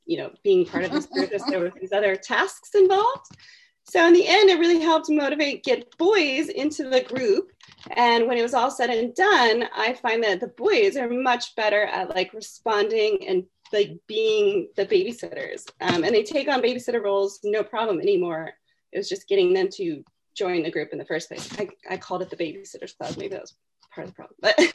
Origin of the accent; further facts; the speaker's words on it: Oregon, United States; He was a head acquisitions librarian at the University of Oregon, I'm from Oregon.